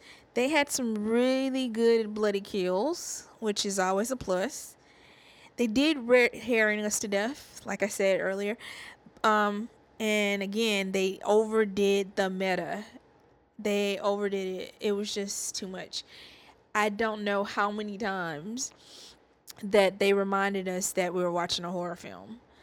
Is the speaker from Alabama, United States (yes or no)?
yes; Alabama, United States; I know I'm from Alabama, so I'm like, nah, nobody does that.